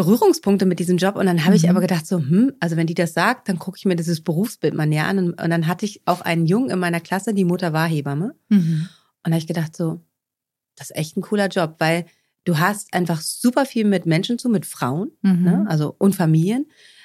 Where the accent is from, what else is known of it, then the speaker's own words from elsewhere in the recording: Stendal, Saxony-Anhalt, Germany; born there; now in Bad Segeberg, Germany; Also geboren bin ich aber in Stendal, also noch in der DDR.